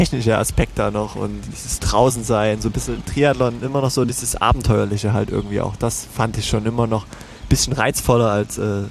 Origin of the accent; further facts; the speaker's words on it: Döbeln, Saxony, Germany; Das ging schon damals in meiner Heimat in Döbeln